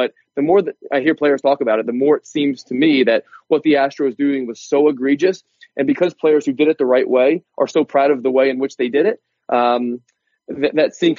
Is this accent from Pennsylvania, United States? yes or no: yes; Philadelphia, Pennsylvania, United States; You ask almost any person my age growing up in Philadelphia, who is your favorite Philly?